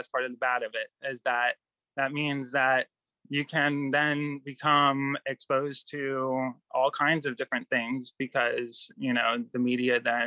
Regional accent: Florida, United States; I love Florida. Like I said, I was born here. I was born in North Florida, of all places.

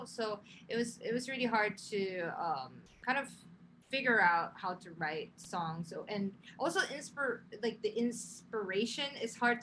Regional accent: Japan; I'm from Japan, so I went back to Japan to kind of quarantine myself and just, you know, keep myself safe.

